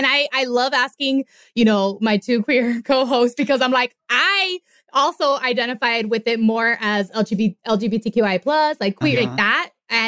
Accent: Miami, Florida, United States; I'm from Miami, and Tony too

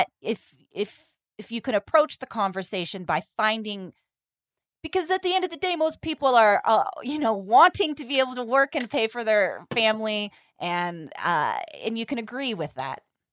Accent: California, United States; I'm from California, just so you know, if we're unclear.

